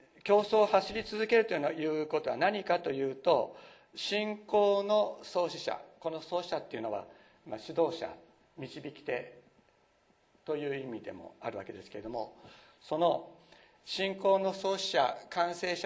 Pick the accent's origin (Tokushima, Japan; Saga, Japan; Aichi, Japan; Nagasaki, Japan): Nagasaki, Japan; 私は長崎というところで育ちました。長崎といえばもう殉教の地で